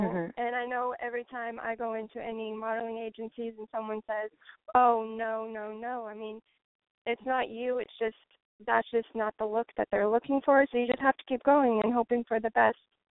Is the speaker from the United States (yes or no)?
yes; Iowa, United States; now in California, United States; No, I'm from Iowa, actually.